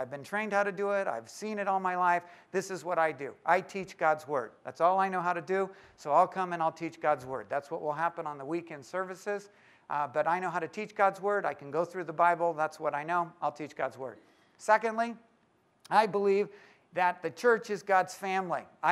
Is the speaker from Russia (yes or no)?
no; Oceanside, California, United States; I've grown up in Southern California my whole life. I was born down in Oceanside.